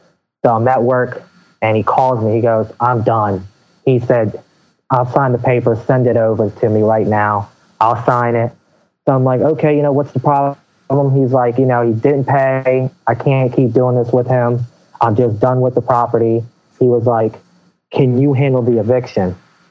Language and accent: English; Maryland, United States; So we're from Southern Maryland, and we attacked the St. Mary's County area at first. It's a real small, very country rural area.